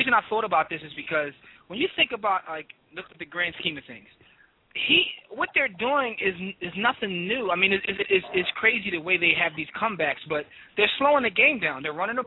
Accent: Philadelphia, Pennsylvania, United States; I think growing up in Philadelphia makes you a pessimist.

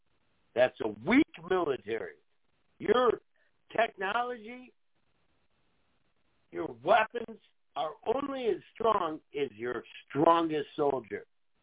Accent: United States; I am an American. I have property, and I'm going to have fun. Because I'm an American citizen.

